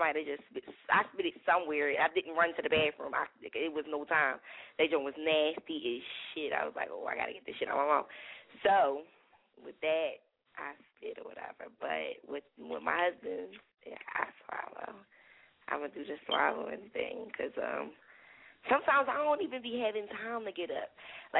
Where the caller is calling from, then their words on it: Philadelphia, Pennsylvania, United States; I'm calling from West Philly.